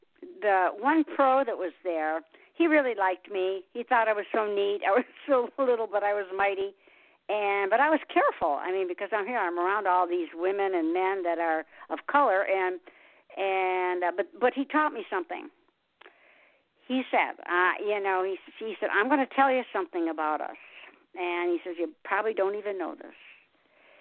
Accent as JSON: {"language": "English", "town": "Detroit", "region": "Michigan", "country": "United States", "tie": "born or raised there", "said": "I was born and raised in Motown, you know, in Detroit."}